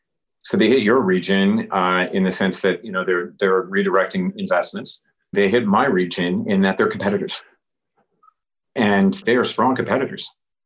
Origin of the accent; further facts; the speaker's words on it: Newfoundland and Labrador, Canada; I grew up in Labrador in what was at the time a fly-in, fly-out community.